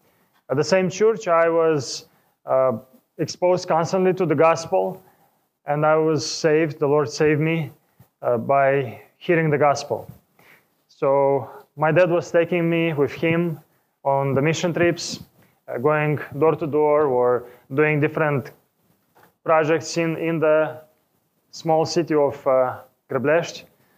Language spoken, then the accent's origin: English; Moldova; We grew up in Eastern Europe. I was born in Moldova, which is a country on the east of Europe, next to Ukraine. It's between Ukraine and Romania.